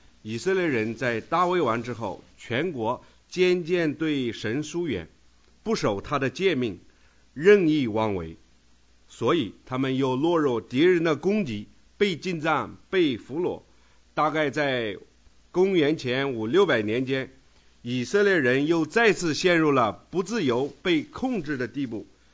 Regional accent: China; 中国就是万国其中一国，万人当然包括我们中国人在内喽。

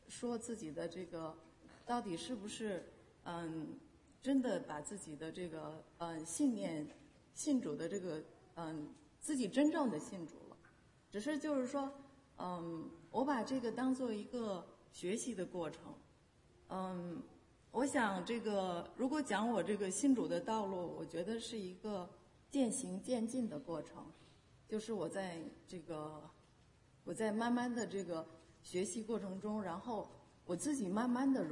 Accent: Changchun, Jilin, China; also born or lived in Beijing; 我呢是那个出生在北京，然后呢我在我几个月的时候，我自己肯定是不记事儿了，就是几个月的时候呢，我爷爷奶奶把我带到长春去了，

